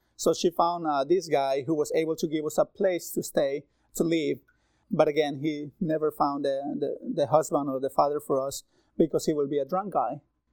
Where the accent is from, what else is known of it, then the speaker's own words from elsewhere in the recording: Bolivia; I grew up in Bolivia